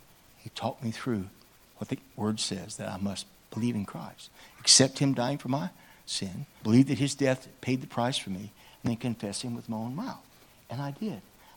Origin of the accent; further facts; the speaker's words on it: Shreveport, Louisiana, United States; I'm a Yankee. I'm from Shreveport. Way above Alexandria.